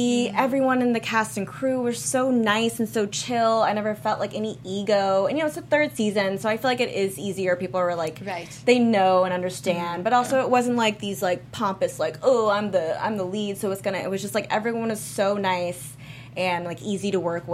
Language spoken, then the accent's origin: English; Nashville, Tennessee, United States; also born or lived in Atlanta; and I'm actually from Nashville, went to Auburn, and so a lot of my friends lived in Atlanta. So I spent the last 2 years in Atlanta, Georgia